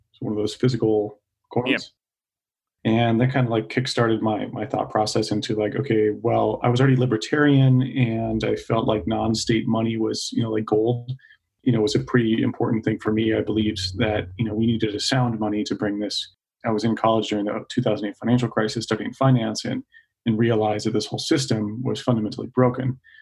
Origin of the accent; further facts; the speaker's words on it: Plano, Texas, United States; moved away as an adult; now in San Francisco, United States; Yeah, close, up by Plano, so North Dallas. So I grew up in Plano. I moved out to San Francisco in January 2013